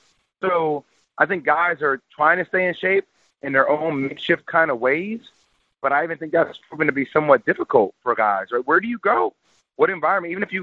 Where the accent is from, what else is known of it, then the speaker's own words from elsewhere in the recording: New Jersey, United States; And I'm from Jersey, guys.